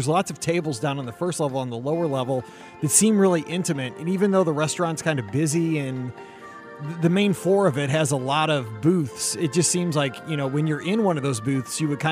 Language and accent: English; St. Louis, Missouri, United States; I had like eight different kinds of sushi, and I'm from St. Louis.